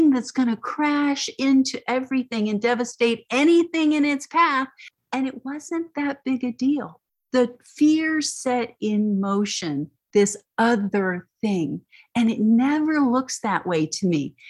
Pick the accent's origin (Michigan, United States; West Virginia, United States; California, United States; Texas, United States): Texas, United States; When I was a kid, I grew up in Texas, and we would go to the missions, and they'd have these big old looms.